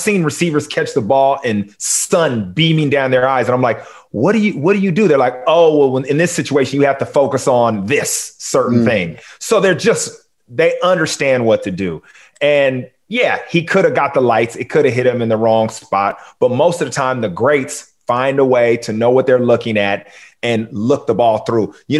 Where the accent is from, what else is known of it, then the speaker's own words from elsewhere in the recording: Long Beach, California, United States; And Willie McGinnis, you know, we're both from Long Beach, California.